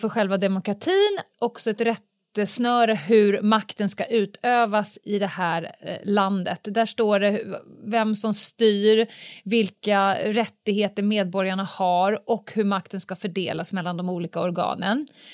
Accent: Sweden; Som svensk ut i världen så är ju en av sakerna som Sverige är kända

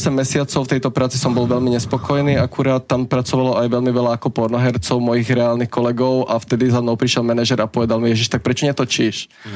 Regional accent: Jelka, Trnava Region, Slovakia; som z malej dedinky a fakt pochádzam z malej dediny Jelka, to je proste 50 km od Bratislavy a moji rodičia sú extrémne pobožný

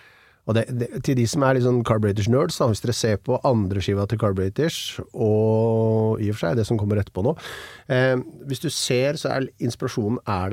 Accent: Oslo, Norway; Jeg på Romsås, der jeg vokste opp. Vi gikk på Tiuleiken skole, både jeg og broren min på barneskolen her oppe.

